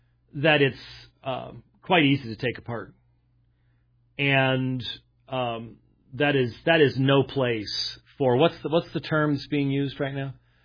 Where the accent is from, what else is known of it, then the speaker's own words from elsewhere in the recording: Scotland, United Kingdom; look, I'm Scottish. we are realists.